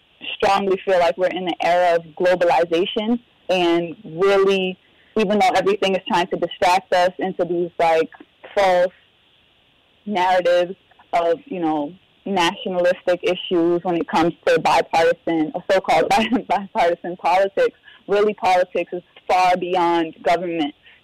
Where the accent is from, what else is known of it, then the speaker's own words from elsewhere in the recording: Boston, Massachusetts, United States; now in Brooklyn, United States; it's not just here in Brooklyn, it's not just where I grew up in Boston